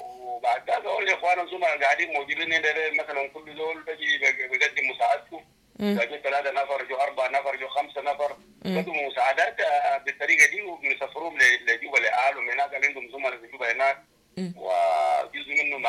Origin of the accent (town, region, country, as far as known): Sudan